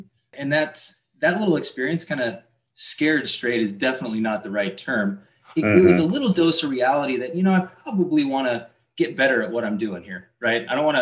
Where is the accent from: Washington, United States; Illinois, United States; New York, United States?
Washington, United States; Graham; also born or lived in Puyallup; I was born in Puyallup, Washington, which, you know